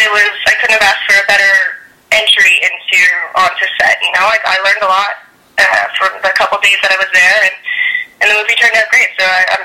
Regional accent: Prince Edward Island, Canada; now in Toronto, Canada; I'm living here. I'm actually from Prince Edward Island.

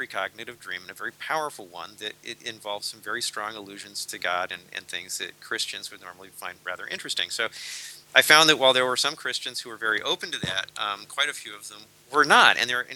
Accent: United States; because I'm an American. I mean, I'm a very unusual American in that I've moved over 50 times in my life.

